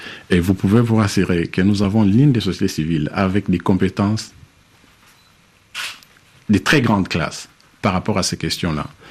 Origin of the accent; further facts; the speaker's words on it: eastern Congo, DR Congo; Moi, je viens de l'Est du Congo. Dans mon territoire, il y a le premier parc africain, le parc de Virunga.